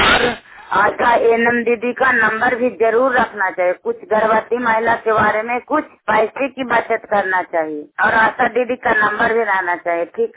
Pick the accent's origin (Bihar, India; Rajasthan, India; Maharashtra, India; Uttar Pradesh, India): Bihar, India; Hilsa; नाथ की रहने वाली हूँ और हिलसा प्रखंड की रहने वाली हूँ।